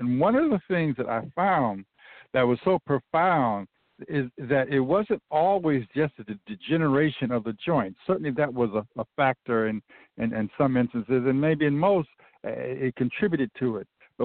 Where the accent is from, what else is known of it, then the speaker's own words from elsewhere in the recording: Cleveland, Ohio, United States; Now, that's significant for me because I'm from Cleveland.